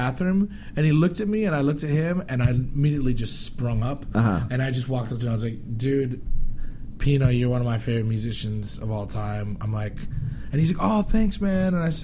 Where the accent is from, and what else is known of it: Halifax, Nova Scotia, Canada; born or raised there; also born or lived in St. John's